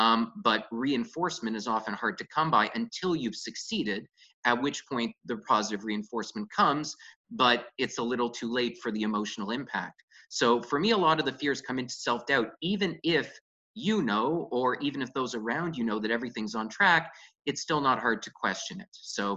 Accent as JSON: {"language": "English", "region": "Quebec", "country": "Canada", "tie": "born or raised there", "said": "And growing up in Quebec, school buses were basically smoke torture chambers."}